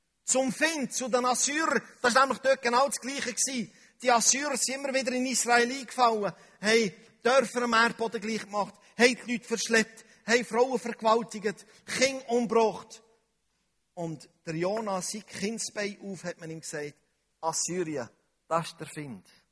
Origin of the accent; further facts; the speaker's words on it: Switzerland; Unsere Denkart als Schweizer allgemein ist der Teufel.